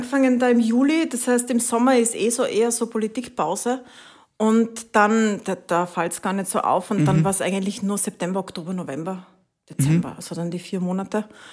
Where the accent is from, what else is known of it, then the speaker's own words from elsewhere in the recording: Italy; also born or lived in Spain; bin nach Spanien gefahren, da habe ich früher gewohnt, da komme ich nie dazu. Bin nach Italien gefahren, wo ich aufgewachsen bin.